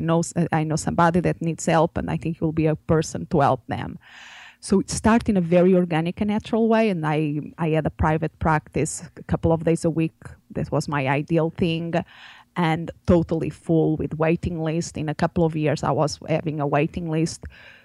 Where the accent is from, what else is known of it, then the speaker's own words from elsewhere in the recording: Portugal; English is a second language; I still remember in Portugal, I'm originally from Portugal, and I did my psychology studies there.